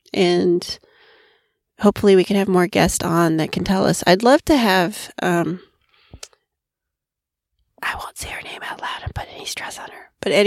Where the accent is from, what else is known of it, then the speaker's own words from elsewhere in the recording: Florida, United States; And again, I grew up in Florida, so maybe because sports was so huge in Florida, I was aware of this.